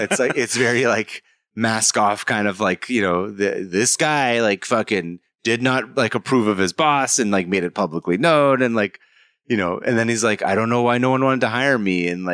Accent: California, United States; Because I'm from the Bay Area originally.

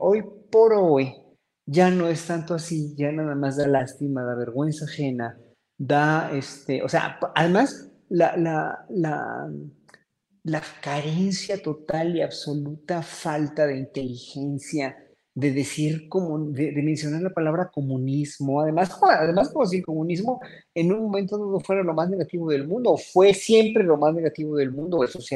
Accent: Mexico; nosotros nos vamos a defender muy dignamente como pueblo mexicano

